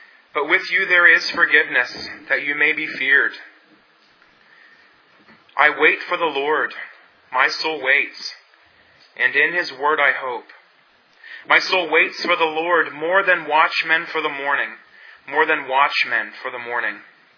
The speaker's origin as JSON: {"language": "English", "town": "Huntingdon", "region": "Pennsylvania", "country": "United States", "tie": "born or raised there", "said": "In my hometown, Huntingdon, Pennsylvania, there's a large man-made body of water called Racetown Lake."}